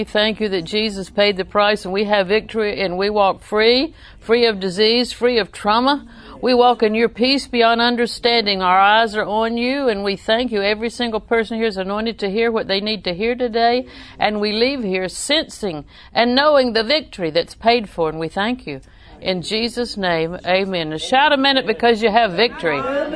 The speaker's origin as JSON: {"language": "English", "town": "Auburndale", "country": "United States", "tie": "born or raised there", "said": "I was raised in Auburndale, so that's what you get."}